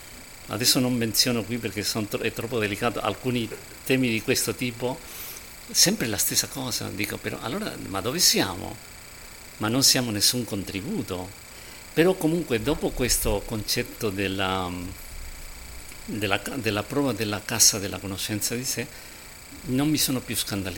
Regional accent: Spain; Italian is a second language; Io sono spagnolo

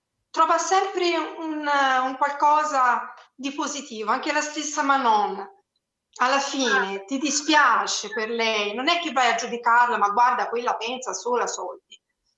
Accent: Tuscany, Italy; non perché sono toscana

